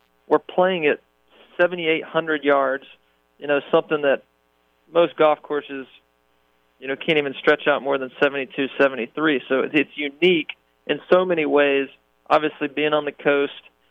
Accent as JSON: {"language": "English", "region": "South Carolina", "country": "United States", "said": "for it to fall in South Carolina, my home state, where I have so many good memories, so much family, so many friends."}